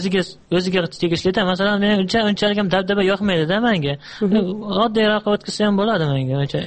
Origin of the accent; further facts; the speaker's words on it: Bakhmal, Jizzakh Region, Uzbekistan; Men asli jizzaxlikman, jizzaxda Baxmal tumani, bizda cheka bir tumanimiz bor. Tuman chekada bizda.